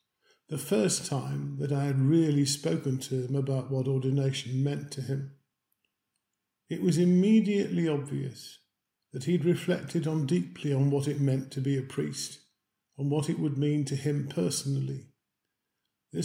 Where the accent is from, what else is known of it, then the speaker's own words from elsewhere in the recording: Wales, United Kingdom; it will still be important to me that I am a woman, not a man, or that I am Welsh, not British.